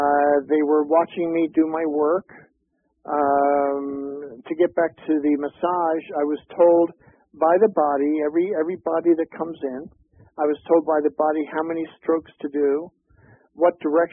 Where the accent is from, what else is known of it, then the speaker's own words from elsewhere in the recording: Philadelphia, Pennsylvania, United States; born there; Philadelphia. And I used to race in Acco Dragway, Cecil County, Maryland, Vineland, all around those areas.